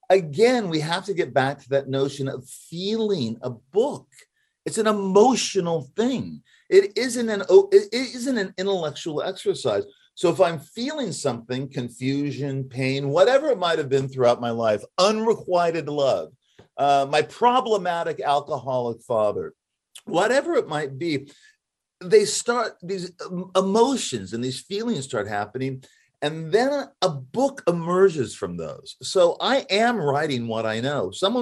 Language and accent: English; Los Angeles, California, United States; I grew up in Hollywood. I grew up in a school where a lot of people got into movies and TV.